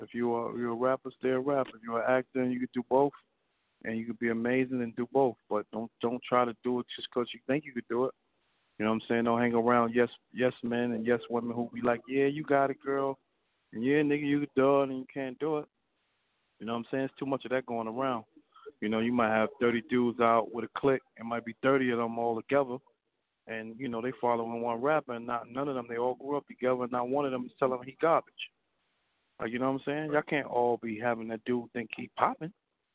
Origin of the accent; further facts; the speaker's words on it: Brooklyn, New York, United States; Yeah, I'm from Brooklyn, Bed-Stuy, yeah.